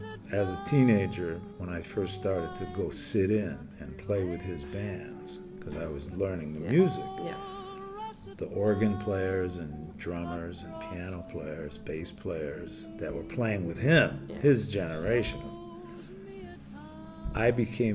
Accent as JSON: {"language": "English", "town": "Cleveland", "region": "Ohio", "country": "United States", "tie": "born or raised there", "said": "someone I grew up with in Cleveland"}